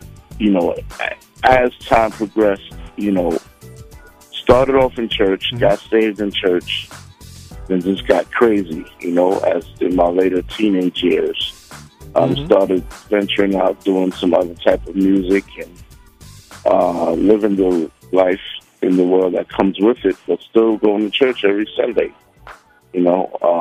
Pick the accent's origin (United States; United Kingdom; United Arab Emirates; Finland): United States; Brooklyn, New York; Yeah, I'm a Brooklyn boy. I've always been a Brooklyn boy. Even when I moved out of Brooklyn, I was a Brooklyn boy. I grew up in church